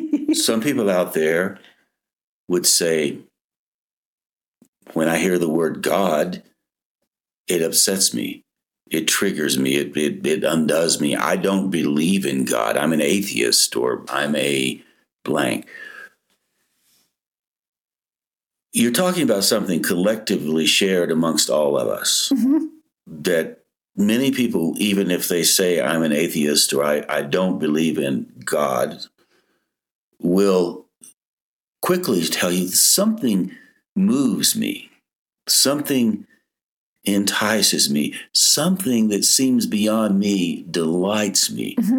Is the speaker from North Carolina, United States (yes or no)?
yes; Asheville, North Carolina, United States; I grew up in Asheville.